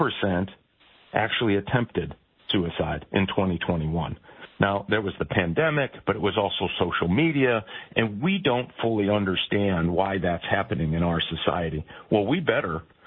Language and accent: English; Michigan, United States; including my home state of Michigan.